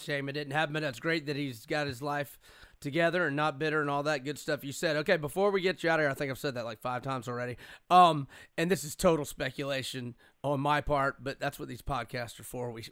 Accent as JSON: {"language": "English", "town": "Quincy", "region": "Florida", "country": "United States", "said": "I'm originally from Quincy, Florida, which is like 20 miles west of Tallahassee."}